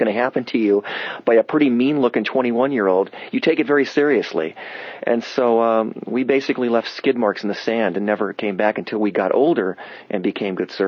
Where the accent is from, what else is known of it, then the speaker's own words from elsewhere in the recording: Los Angeles, California, United States; Well, we grew up in West Los Angeles in an area which is basically South Santa Monica, Ocean Park, and North Venice. And it was given the nickname back in the 70s of Dogtown.